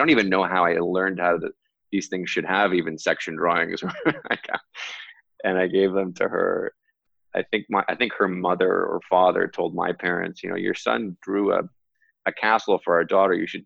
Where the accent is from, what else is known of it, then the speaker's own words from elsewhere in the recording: Toronto, Ontario, Canada; I come from Toronto, it's a city in Canada.